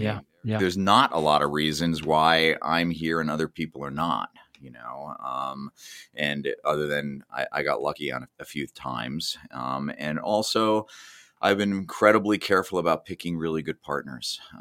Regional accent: New Jersey, United States; growing up in Jersey was pretty, you know, I mean, it was wonderful on one level, but ever since I was little, I knew I wanted to leave.

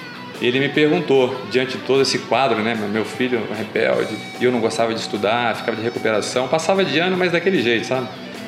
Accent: Rio de Janeiro, Brazil; accent: carioca; now in Mogi Mirim, Brazil; Eu sou nascido em Mojimirim, mas com menos de 1 ano de idade eu me mudei para o Rio de Janeiro, né, onde eu passei a maior parte da minha vida.

